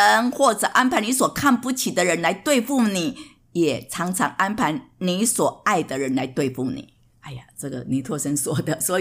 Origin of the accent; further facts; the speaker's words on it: China; now in Sydney, Australia; 我也是中国的妈妈